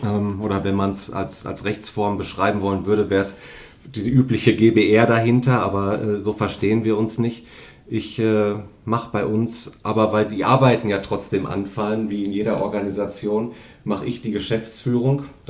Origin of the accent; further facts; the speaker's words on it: Dortmund, North Rhine-Westphalia, Germany; Ich komme aus Dortmund. Ich bin übrigens gebürtiger Dortmunder. Ich wohne hier schon seit 43 Jahren.